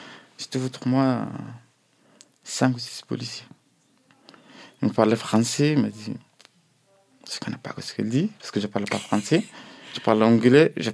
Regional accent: Sudan; French is a second language; now in France; Moi, en fait, je suis né dans un petit village, en fait, mais je suis grandi dans une troisième ville au Soudan.

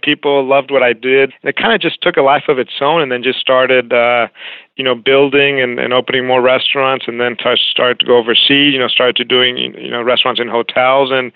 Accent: Mexico; I grew up in Mexico, started playing tennis when I was 9 years old

